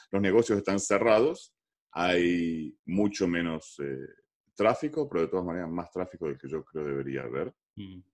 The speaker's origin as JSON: {"language": "Spanish", "region": "Córdoba", "country": "Argentina", "tie": "born or raised there", "said": "Sí, yo nací y me crié en Córdoba y fui parte de lo que para mí era una familia típica judía argentina"}